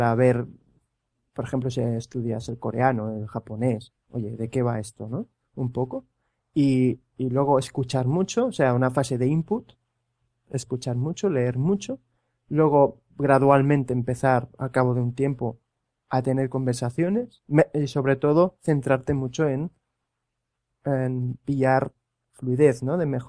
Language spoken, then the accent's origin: Spanish; Spain; se olvida que soy español